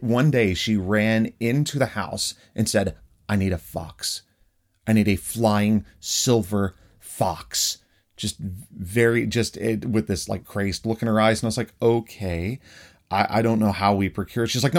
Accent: Tennessee, United States; I'm from Tennessee. I'm used to the heat

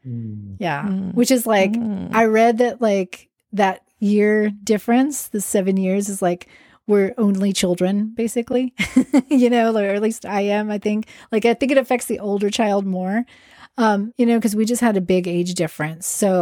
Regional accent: Austin, Texas, United States; when I was younger, I'm from Austin, and it's a pretty, you know, keep Austin weird. It's ideally a good city to be gay in, right?

